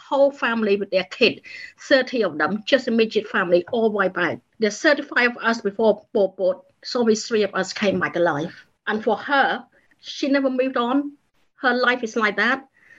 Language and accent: English; Cambodia; now in United Kingdom; accepted in Cambodia either. I'm too Westernized for them. But here, I will always be Cambodian. I'm not English. So yes, I am stuck between two worlds, but that's the way it is.